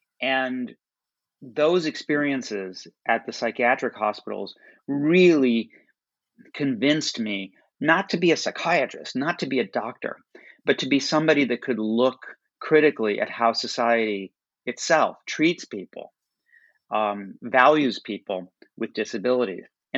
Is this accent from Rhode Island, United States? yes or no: no; Chicago, Illinois, United States; Well, I was born and raised in Chicago to an unusual family.